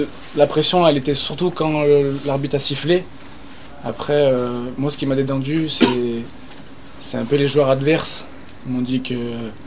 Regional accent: Saint-Étienne, Auvergne-Rhône-Alpes, France; Moi, je suis de Saint-Etienne

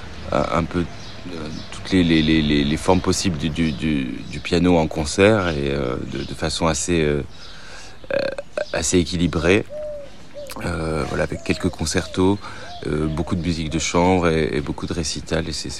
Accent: Toulouse, Occitanie, France; De Toulouse.

